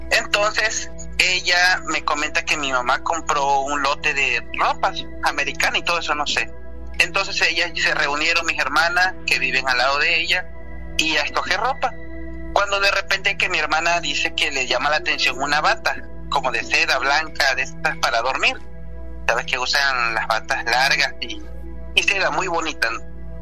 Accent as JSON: {"language": "Spanish", "town": "Macuspana", "region": "Tabasco", "country": "Mexico", "said": "Yo soy del municipio de Macuspana, Tabasco, a 50 minutos de la capital."}